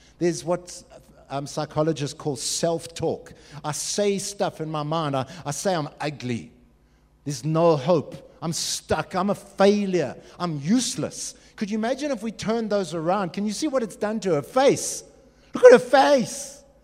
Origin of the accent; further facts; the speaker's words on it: South Africa; I'm a South African, I'm a white South African